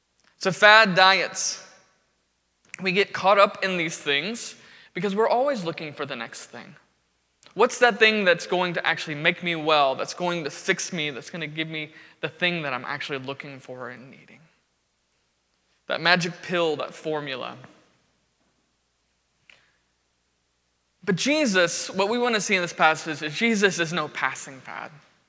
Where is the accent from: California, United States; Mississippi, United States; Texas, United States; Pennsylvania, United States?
Texas, United States; Arlington; I grew up in Arlington, just down the road from here.